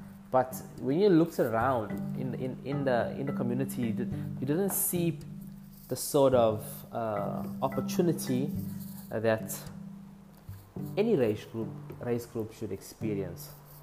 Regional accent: South Africa; It's in South Africa, because I'm South African, obviously. Why is that obvious? Okay, I am South African, and I live in a province called KwaZulu-Natal in South Africa. It's on the east coast of the country. East coast. And the city is called Durban.

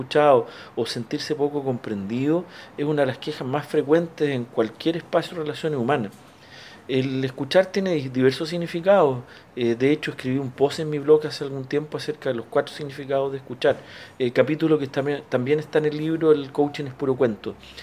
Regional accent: Santiago, Santiago Metropolitan Region, Chile; born there; now in La Serena, Chile; tengo 50 años, nací en Santiago, vivo en La Serena

